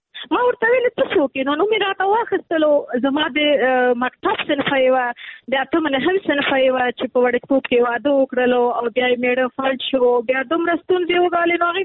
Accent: Nangarhar, Afghanistan; چونکې زه د ننګرهار یم، ما ویلې نور کابل بس دی

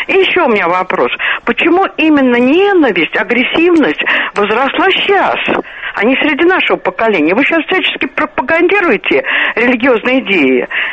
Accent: Moscow, Russia; Я москвичка, и лагерь у нас был под Серпуховым.

